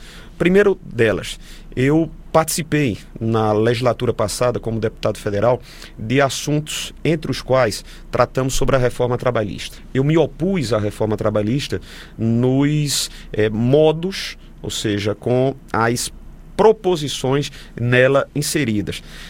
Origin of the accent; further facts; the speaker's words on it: Campina Grande, Paraíba, Brazil; a nossa querida Campina Grande, que é a minha terra natal